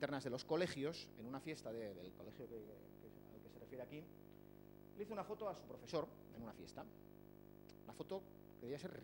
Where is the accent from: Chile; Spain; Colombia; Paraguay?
Spain; San Sebastián, Basque Country; porque soy de Donosti y en Gipuzkoa todo el mundo se enteró.